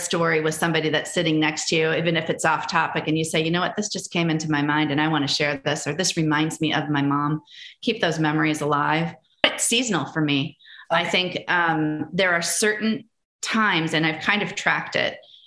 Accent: Wisconsin, United States; I mean, a lot of people say, well, you were born and raised in Wisconsin. Maybe that's it. Maybe there is something to the Midwest. I don't know, but it's who I am.

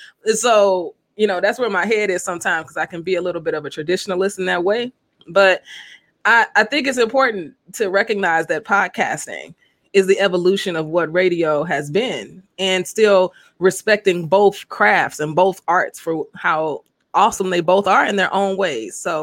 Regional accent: Chicago, Illinois, United States; also born or lived in Des Moines, Iowa; I spent my time at Drake in Des Moines, Iowa, and I'm from Chicago, y'all. So y'all already know that was culture shock.

